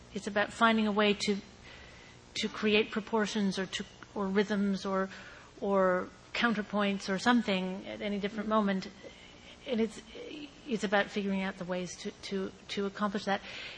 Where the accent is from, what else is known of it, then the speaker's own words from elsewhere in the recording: Australia; also born or lived in Canada / United States; I grew up in Australia and Canada as well as the United States, and I'm not always very sure what the American word is for something